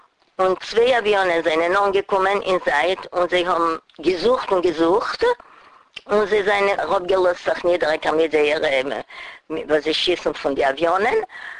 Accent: Poland; born there; German is a second language; weil wir haben geboren in Polen

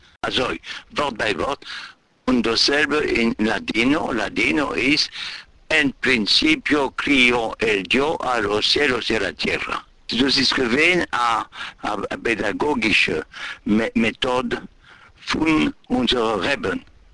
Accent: Brussels, Brussels-Capital Region, Belgium; born there; Ich bin geboren am 28. Januar 1923 in Brüssel.

